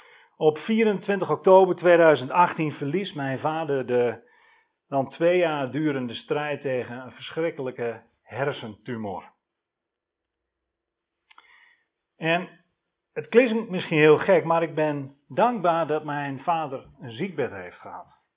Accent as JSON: {"language": "Dutch", "town": "Dalfsen", "region": "Overijssel", "country": "Netherlands", "said": "Ik kom uit Dalfsen. Prachtig plaatsje vlakbij Zwolle."}